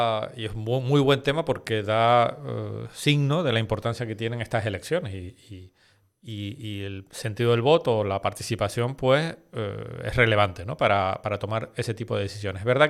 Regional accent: Canary Islands, Spain; soy canario, he vivido siempre aquí, estudié en La Laguna, me he movido por todas las islas

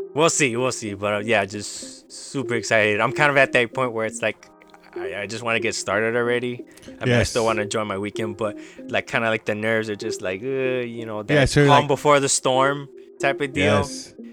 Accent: Chicago, Illinois, United States; So, yeah, I will be starting a position with my hometown Chicago Bears as a seasonal content producer.

